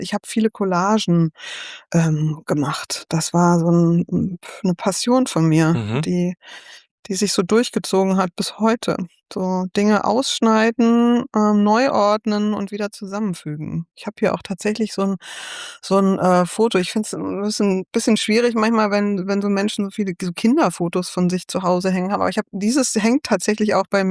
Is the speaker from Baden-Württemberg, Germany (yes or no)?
no; Neuss, North Rhine-Westphalia, Germany; Ich komme aus der fröhlichen Ecke, aus einer der fröhlichen Ecken Deutschlands, aus Neuss am Rhein.